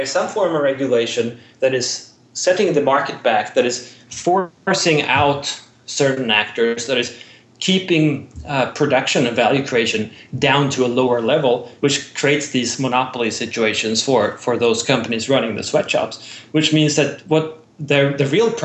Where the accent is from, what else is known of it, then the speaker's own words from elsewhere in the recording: Sweden; English is a second language; as would be the case in, for instance, Sweden, my home country, they don't have 5 weeks of paid vacation